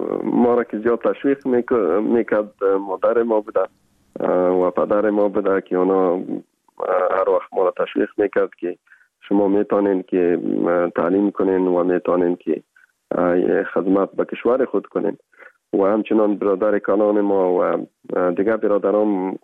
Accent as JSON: {"language": "Persian", "country": "Afghanistan", "tie": "born or raised there", "moved": "as an adult", "lives_now": "Japan", "said": "ما درس خود تا بچلر تا لیسانس در افغانستان خواندیم و در موجه تولد شدیم، موجه بزرگ شدیم"}